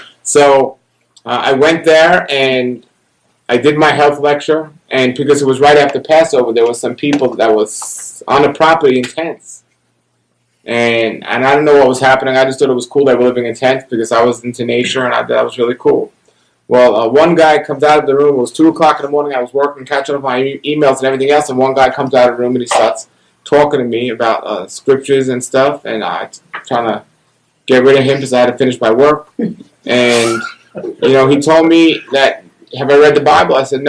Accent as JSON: {"language": "English", "town": "New York City", "region": "New York", "country": "United States", "tie": "born or raised there", "said": "I was an atheist, growing up in New York City with two Jewish parents who were the most secular people I've ever met, and they still are."}